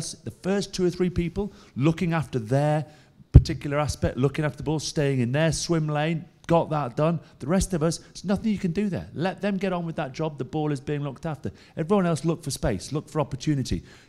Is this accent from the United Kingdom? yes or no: yes; England, United Kingdom; Couldn't work out as English people who wanted to be on cameras.